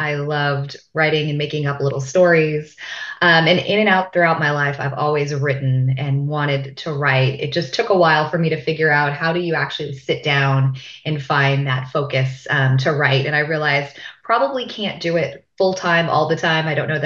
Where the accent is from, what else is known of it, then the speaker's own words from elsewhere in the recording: Dallas, Texas, United States; now in Oakland, United States; I'm originally from Texas. I grew up in Dallas. I currently live in Oakland, California